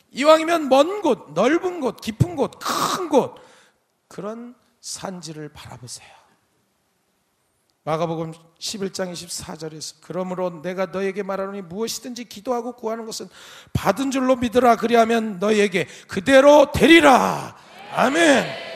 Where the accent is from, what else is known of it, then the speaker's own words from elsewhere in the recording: Gangwon, South Korea; 저는 고향이 강원도 두메 산골, 완전히 시골입니다. 시골 중에서도 아주 정말 그렇게 높은 시골이 없어요. 해발 1100고지에서 태어났으니까 그런 시골이 없어요.